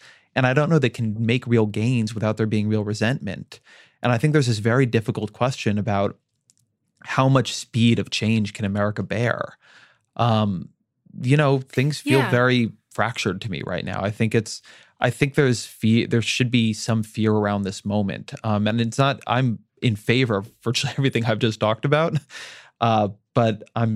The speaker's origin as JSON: {"language": "English", "town": "Orange County", "region": "California", "country": "United States", "tie": "born or raised there", "said": "It's actually about my hometown of Orange County."}